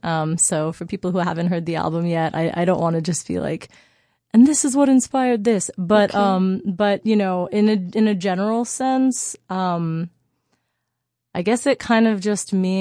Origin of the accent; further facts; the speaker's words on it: Miami, Florida, United States; also born or lived in New York; house, in my like childhood home in Miami, because we had to go there for COVID.